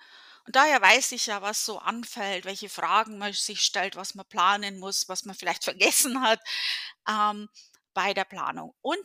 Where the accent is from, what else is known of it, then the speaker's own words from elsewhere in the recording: Bavaria, Germany; now in Connecticut, United States; Ich bin selber ausgewandert. Also ich bin von Bayern nach Connecticut gezogen.